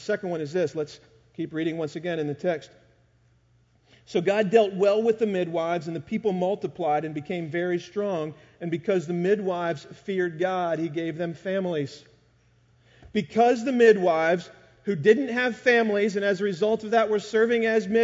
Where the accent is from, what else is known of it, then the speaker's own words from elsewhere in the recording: Maryland, United States; because we grew up in Maryland and we're big O's fans.